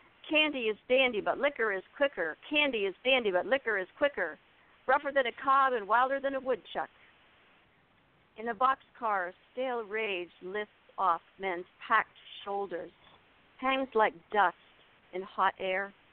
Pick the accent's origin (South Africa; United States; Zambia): United States; Pittsburgh, Pennsylvania; also born or lived in Seattle / California; Seattle, lived in California till I was about 7, but I mostly grew up in Pittsburgh. So Pittsburgh is my hometown.